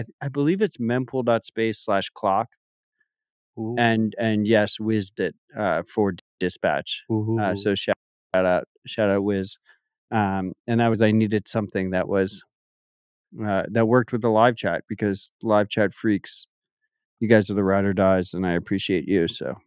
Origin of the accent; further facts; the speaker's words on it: United States; But as an American, this is important.